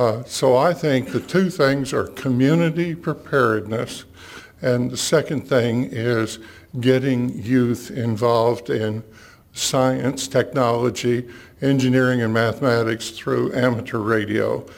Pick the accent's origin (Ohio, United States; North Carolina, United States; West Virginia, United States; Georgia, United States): North Carolina, United States; I'm from Watauga County.